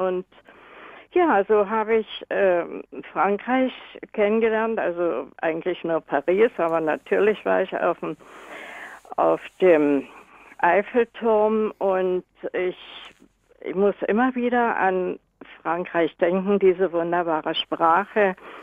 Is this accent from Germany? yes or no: yes; Germany; früher war das Deutschland mein Heimatland, Deutschland made in Germany, war doch nicht nur in Deutschland, sondern in der ganzen Welt bekannt, beliebt.